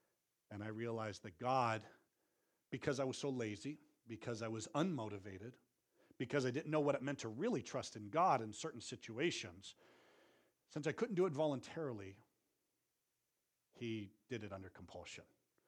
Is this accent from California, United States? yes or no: yes; Vacaville, California, United States; I would just go back to my hometown of Vacaville